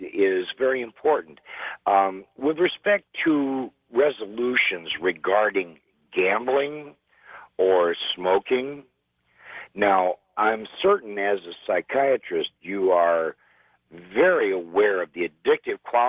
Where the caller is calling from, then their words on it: Elmira, New York, United States; Elmira, New York.